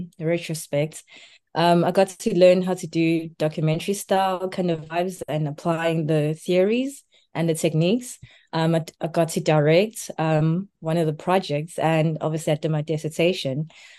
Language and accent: English; Durban, KwaZulu-Natal, South Africa; moved away as an adult; now in United Kingdom; I am from Durban, South Africa. I came to the UK to study my master's in film studies on the Chevening Scholarship.